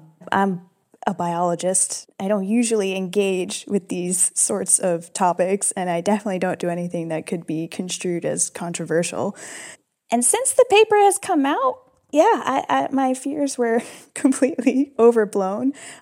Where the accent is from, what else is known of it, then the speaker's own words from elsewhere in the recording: United States; I'm American, I am mixed race.